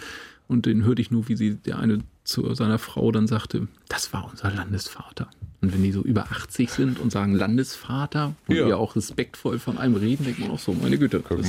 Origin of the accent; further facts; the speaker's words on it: Eckernförde, Schleswig-Holstein, Germany; Das ist schon wirklich einfach meine Heimat.